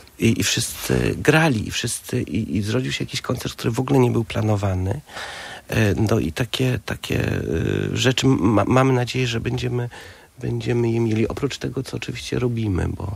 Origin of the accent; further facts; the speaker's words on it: Germany; no ja się wychowałem w Niemczech, czyli zawsze w kieszeni mam plan A, B, C, D, E, jestem dość zorganizowany